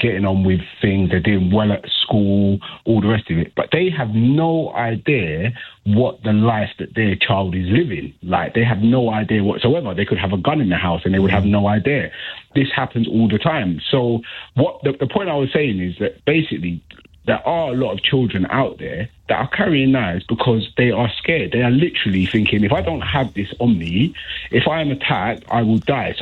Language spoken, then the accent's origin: English; Hackney, London, United Kingdom; I'm 42 years old. I grew up in Hackney, you know, on the sort of like rougher side of town, should I say, yeah?